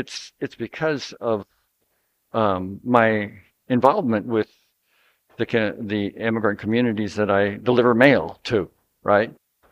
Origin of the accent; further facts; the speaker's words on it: Portland, Oregon, United States; Portland, Oregon.